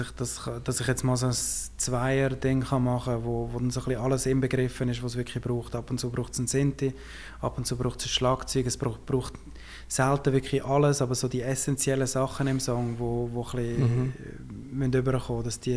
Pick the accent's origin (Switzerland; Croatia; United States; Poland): Switzerland; accent: close to Zurich German; Ich finde aber, ich habe nicht so einen guten Dialekt für das. Mein Dialekt ist sehr nahe, so am Zürichdeutsch.